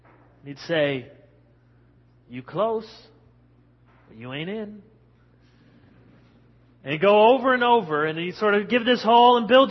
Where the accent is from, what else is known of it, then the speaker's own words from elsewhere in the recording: Grand Rapids, Michigan, United States; growing up in Grand Rapids, our church was pretty much a church in the suburbs.